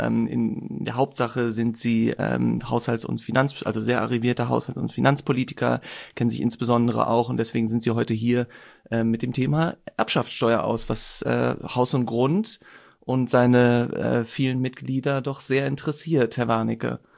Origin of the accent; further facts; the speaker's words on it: Berlin, Germany; also Christoph Meyer und ich kommen aus Berlin.